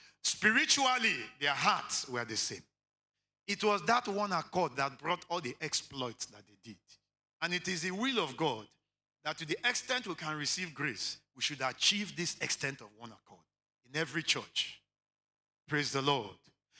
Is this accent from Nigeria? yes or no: yes; Abia, Nigeria; I am from Abia State.